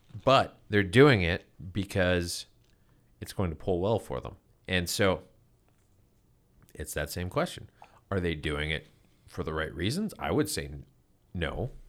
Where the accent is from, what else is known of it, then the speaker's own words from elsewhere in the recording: Canada; I'm from Canada, where we have our choices of Air Canada and WestJet.